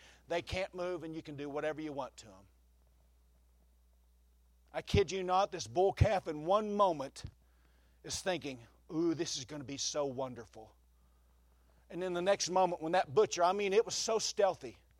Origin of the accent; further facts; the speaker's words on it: Oklahoma, United States; So I got the bright idea. I'm from Oklahoma. Let's raise our own beef.